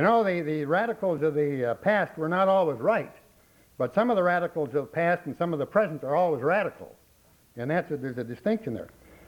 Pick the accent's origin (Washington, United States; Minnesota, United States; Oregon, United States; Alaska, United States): Minnesota, United States; Duluth; from Duluth.